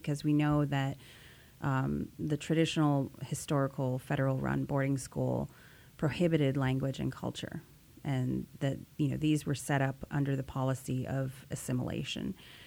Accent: Minneapolis, Minnesota, United States; also born or lived in Turtle Mountain, North Dakota; I am actually a product of relocation and was able to get a really good education growing up in Minneapolis instead of Turtle Mountain, where I'm from in North Dakota.

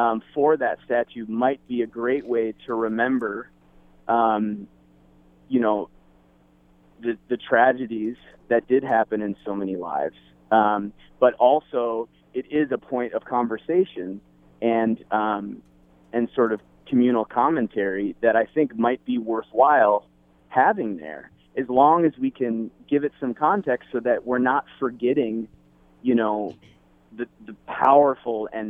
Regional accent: Seattle, Washington, United States; I actually met a man who heard I was from Seattle

